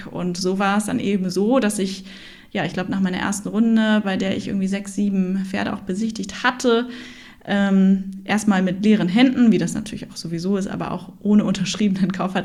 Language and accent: German; Hamburg, Germany; Ja, wir sind echte Hamburger Derns. Genau, also ich wohne mittlerweile wieder in Hamburg